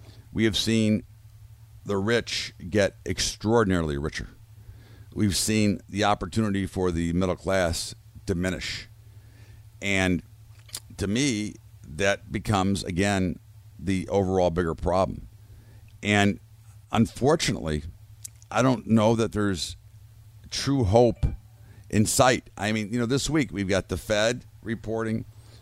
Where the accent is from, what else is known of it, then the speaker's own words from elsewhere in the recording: United States; And that saddens me as an American, as a parent, as an individual.